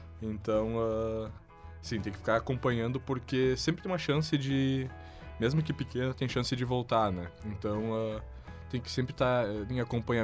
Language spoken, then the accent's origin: Portuguese; Arroio do Meio, Rio Grande do Sul, Brazil; lá da minha cidade, que eu não recordo o nome, mas eu recebi uma ligação, ah, aqui é o fulano daqui de Arroio do Meio